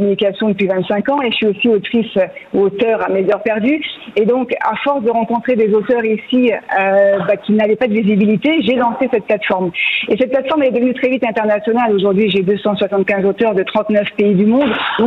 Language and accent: French; France; moved away as an adult; now in Miami, United States; Voilà, on est souvent des Français expatriés. Et après, il y a effectivement tous les francophones, j'en rencontre beaucoup, qui sont souvent des Américains ou des Hispaniques, parce que là, en ce moment, je suis à Miami